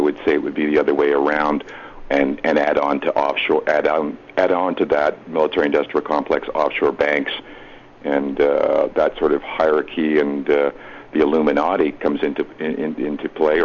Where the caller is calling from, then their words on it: Montreal, Quebec, Canada; I'm calling from Montreal.